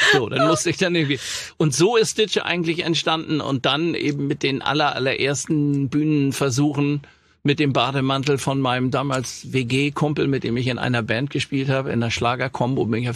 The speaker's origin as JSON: {"language": "German", "region": "Hamburg", "country": "Germany", "tie": "born or raised there", "said": "in Hamburg-Langenhorn, wo ich groß geworden bin"}